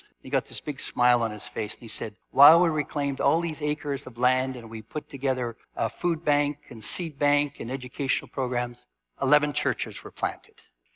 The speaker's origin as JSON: {"language": "English", "country": "Canada", "said": "she grabbed me by the hand and asked where I was from, and I said I was from Canada."}